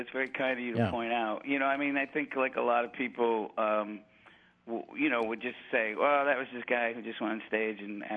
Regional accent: Syracuse, New York, United States; I grew up in Syracuse, but it was called Oneida County, and there was a brewery next in the city next door to us in Utica

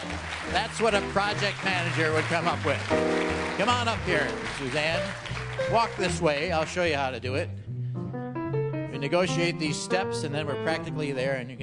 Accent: Milwaukee, Wisconsin, United States; Yeah, well, I'm from Milwaukee, you know. Yeah, the south side, so I know how to do that.

